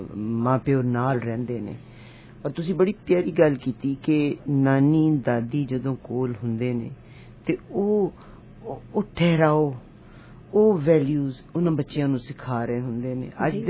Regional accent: Pakistan; now in Canada; ਅਸੀਂ ਪਾਕਿਸਤਾਨ ਤੋਂ ਜਿਹੜੇ ਹਾਂ

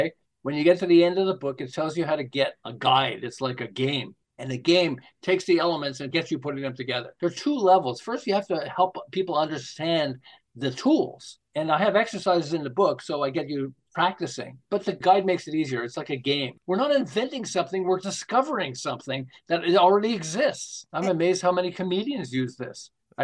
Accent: Canada; I'm originally from Canada, so when we heard the name of this city, we laughed as kids.

